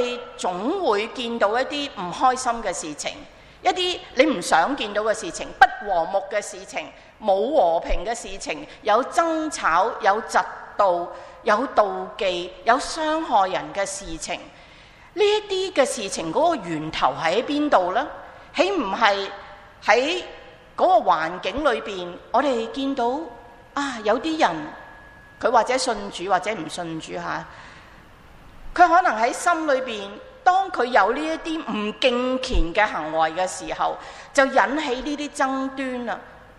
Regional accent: China; 好得人哋即系中国人讲嘅德高望重啦

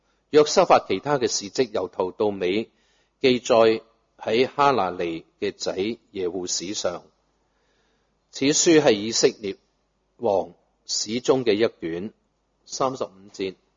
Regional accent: China; 但愿神去带领我们中国人农历新年去到这个来紧的星期六，就是年初一啦。

